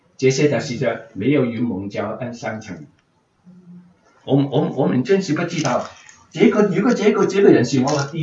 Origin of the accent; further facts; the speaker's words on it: China; 我是中国人，我爸爸妈妈是没有先看